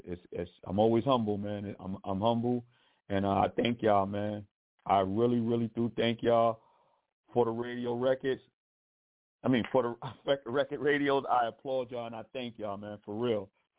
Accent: New York City, New York, United States; I am originally from South Bronx, Cypress Ave, Beekman Ave.

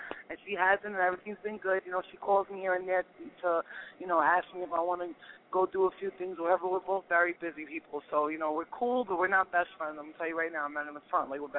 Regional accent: New York, United States; New York. I'm from New York.

